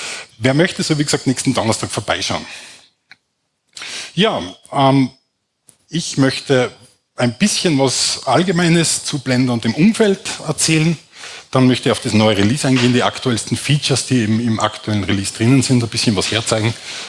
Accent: Salzburg, Austria; born there; now in Graz, Austria; Ich bin gebürtiger Salzburger, allerdings seit über 30 Jahren in Graz, fühle mich auch als Steirer.

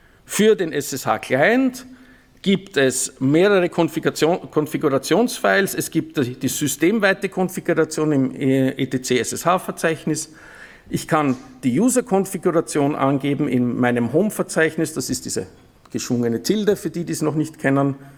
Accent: Austria; Ich bin Österreicher, ich darf das.

